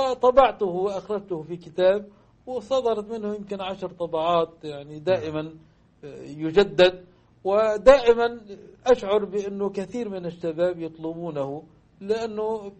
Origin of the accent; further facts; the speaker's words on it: Lebanon; ولم يكن عندنا في لبنان تعليم لهذه العبادات بشيء من التفصيل في المدارس